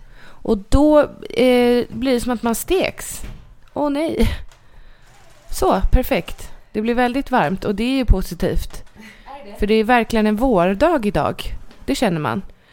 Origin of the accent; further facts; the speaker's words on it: Åkersberga, Stockholm County, Sweden; för det var det ju när vi var små på Ekbacken i Åkersberga